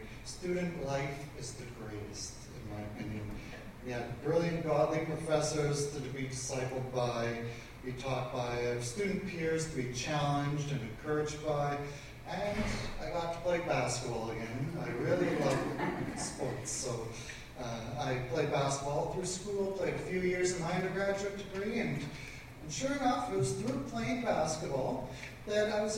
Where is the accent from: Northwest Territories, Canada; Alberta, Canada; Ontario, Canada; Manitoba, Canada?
Alberta, Canada; Calgary; Afterwards, I returned to my hometown of Calgary